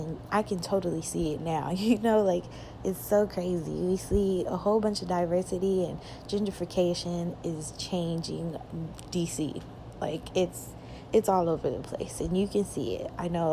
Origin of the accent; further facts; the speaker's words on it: Texas, United States; now in Washington, United States; Coming down here from Texas, you know, a Texas baby. So, you know, I came down here from Texas in DC now, and it's a totally culture shock, you guys.